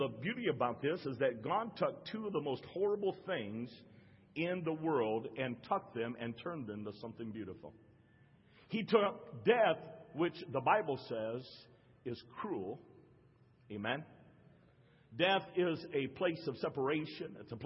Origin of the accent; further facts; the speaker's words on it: Rock, West Virginia, United States; born there; 62 years ago, I was born in Rock, West Virginia. It was a coal mining town. And I was born in the owner's house that owned the coal mining. My mother and father worked for a company.